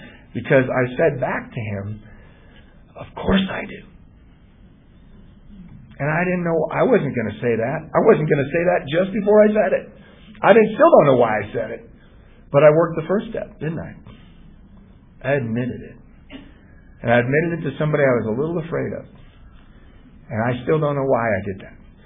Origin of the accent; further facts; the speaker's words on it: Ireland; No hard feelings, right? We're Irish, and this is how it is.